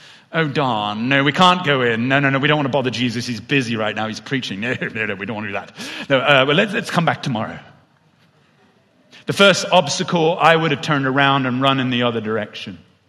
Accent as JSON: {"language": "English", "country": "United Kingdom", "said": "Because I'm British. And us British people, we don't like to upset anyone."}